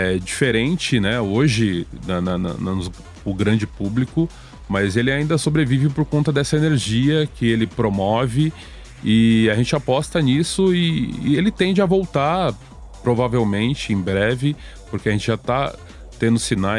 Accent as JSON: {"language": "Portuguese", "town": "Itatiba", "region": "São Paulo", "country": "Brazil", "tie": "born or raised there", "said": "Itatiba. Então, eu tô morando lá, eu moro lá, sempre morei lá."}